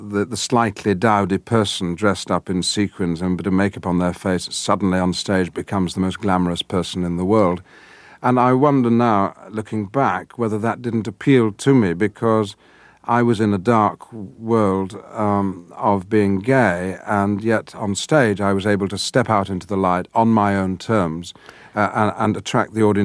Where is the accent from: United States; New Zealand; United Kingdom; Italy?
United Kingdom; the north of England; accent: northern English; identifiable as someone from the north of England, and so I got rid of my northern accent to a great extent and spoke received pronunciation English.